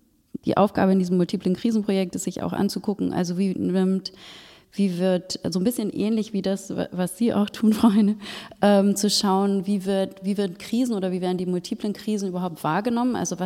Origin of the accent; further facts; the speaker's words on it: Germany; sind wir als Europäer und vor allen Dingen als Deutsche